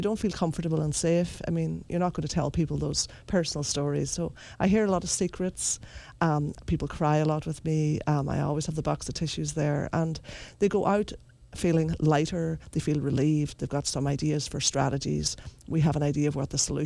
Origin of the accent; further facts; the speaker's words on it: Ulster, Ireland; I'm from Donegal, which is the northwest.